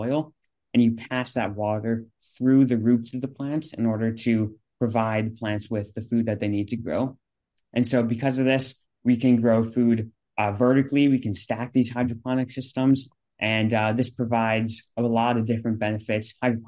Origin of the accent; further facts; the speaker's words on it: New York City, New York, United States; I am 16 years old and I'm from New York City.